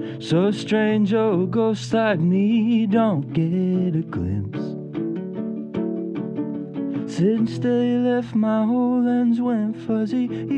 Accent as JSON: {"language": "English", "region": "British Columbia", "country": "Canada", "lives_now": "Los Angeles, United States", "said": "I'm from originally from Vancouver Island, Canada, and I kind of was coming going to Los Angeles because I really liked the music scene there, and I moved down there right at the beginning of the pandemic"}